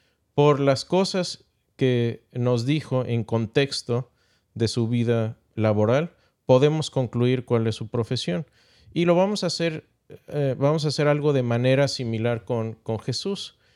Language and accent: Spanish; Mexico; Y sabe a barbacoa, sí, los que somos de México.